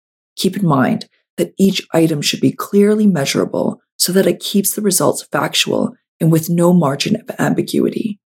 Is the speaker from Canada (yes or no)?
yes; Canada; I haven't had a lot of personal experience with opportunities being withheld from me due to me being Chinese Canadian